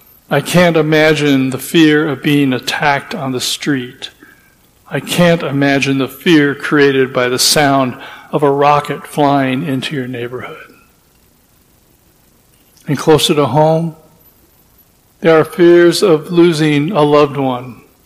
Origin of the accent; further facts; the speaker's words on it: Kansas City, Missouri, United States; when I was growing up in Kansas City, I was always wanted to look out the front door and go out on the front porch when the tornado sirens were blazing.